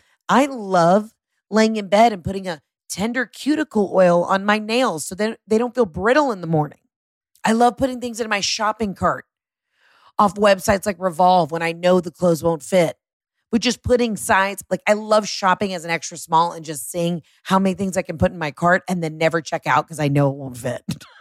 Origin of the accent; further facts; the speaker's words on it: Atlanta, Georgia, United States; You know, I'm from Atlanta. And sometimes we say Atlanta, but I say Atlanta.